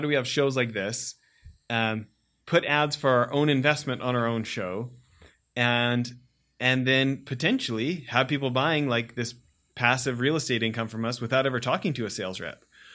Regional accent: Western Canada, Canada; Growing up in Western Canada, by the way

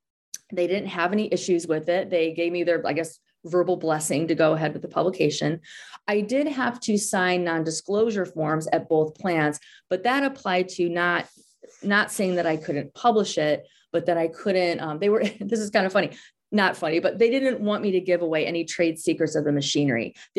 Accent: Midwest, United States; I basically identified myself as a Midwesterner, as a mom, as someone who buys meat for my kids.

